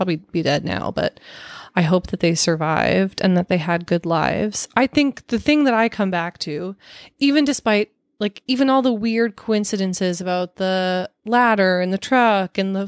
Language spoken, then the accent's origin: English; Canada; oh, I'm Canadian.